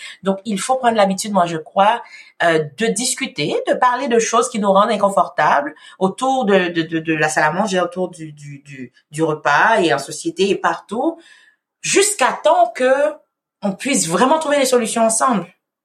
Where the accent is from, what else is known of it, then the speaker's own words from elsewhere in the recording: Quebec, Canada; also born or lived in Haiti; moi, comme je te dis, je suis haïtienne et québécoise.